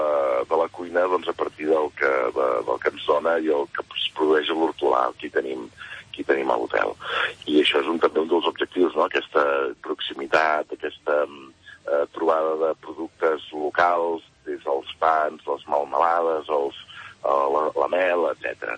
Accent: Figueres, Catalonia, Spain; Nosaltres, com que som empordanesos i som originaris de Figueres

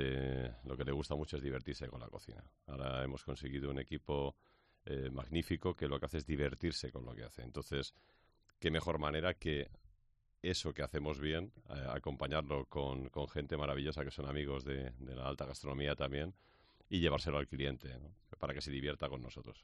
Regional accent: Alicante, Valencian Community, Spain; Nosotros también tocamos el mundo del arroz como buenos alicantinos

